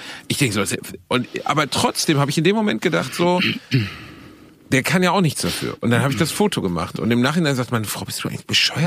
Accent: Germany; hey, entschuldigen Sie, kennen Sie die DSGVO? Ich bin Deutscher.

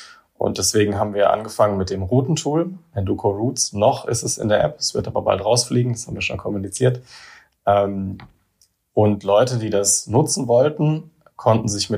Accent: Baden-Württemberg, Germany; Also ich bin selber auch kein Saarländer. Ich bin jetzt, ich komme aus der Nähe von Heidelberg ursprünglich.

